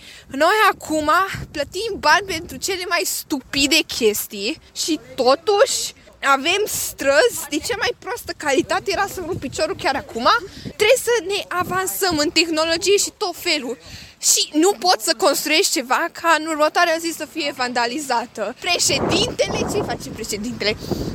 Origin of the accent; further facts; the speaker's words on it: Romania; Suntem mândri că suntem români și că unii și-au dedicat viața pentru țara noastră.